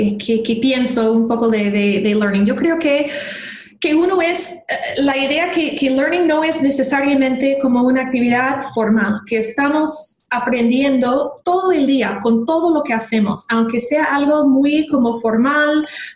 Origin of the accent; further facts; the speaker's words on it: Kansas City, Missouri, United States; born there; first language English; Spanish is a second language; nací aquí en Kansas City, no sabía nada de español, ni en mi vida había escuchado otro idioma que no era inglés.